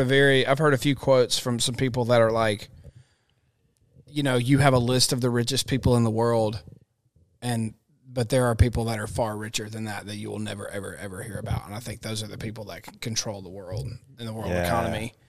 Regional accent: Mississippi, United States; I'm from Mississippi, and he's from there too.

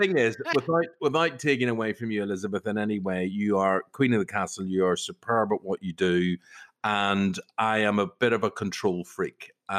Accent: Belfast, Northern Ireland, United Kingdom; That was growing up in Belfast. That was being neighbourly and sociable.

